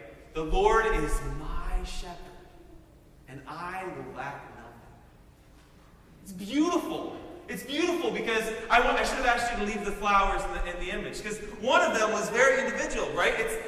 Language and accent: English; Pennsylvania, United States; Oh, I'm from Western Pennsylvania. We say amen all the time.